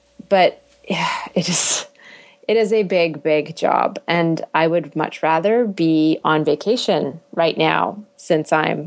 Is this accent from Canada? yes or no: yes; Canada; now in United States; Canadian anymore. I'm like, well, I have lived in the States for 8 years. It is going to water down my accent eventually.